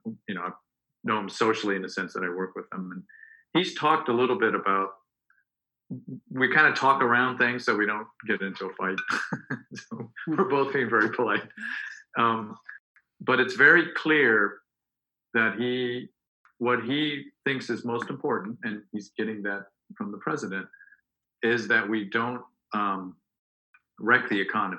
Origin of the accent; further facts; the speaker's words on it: United States; I'll say as an American, it's been extremely disappointing to see that unlike 9/11, when we came together